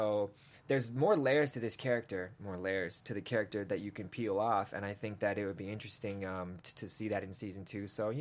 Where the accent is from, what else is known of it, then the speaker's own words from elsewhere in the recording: England, United Kingdom; born there; Listen, man, I was born in England, man. We just traveled around a lot.